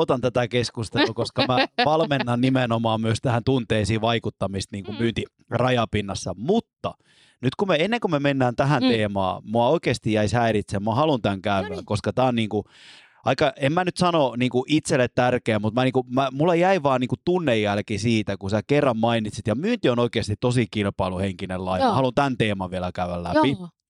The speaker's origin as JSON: {"language": "Finnish", "country": "Estonia", "lives_now": "Finland", "said": "mä oon itse Virosta kotoisin"}